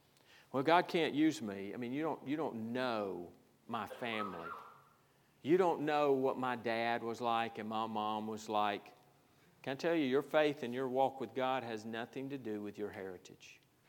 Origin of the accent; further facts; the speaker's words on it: Isla, Georgia, United States; I mean, I'm from Isla, Georgia. It's still, I think they have a flashing light there now.